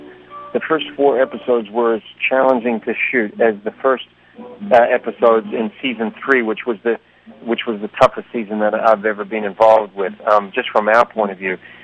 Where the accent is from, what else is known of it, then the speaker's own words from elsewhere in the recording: New Zealand; accent: New Zealand; From the beginning, I was asked to neutralize my New Zealand accent.